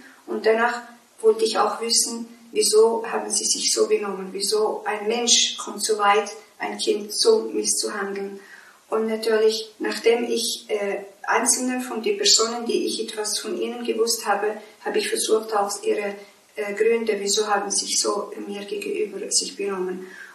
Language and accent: German; Morocco; in meinem Buch habe ich erzählt über meine Kindheit als Sklavenkind in Marokko.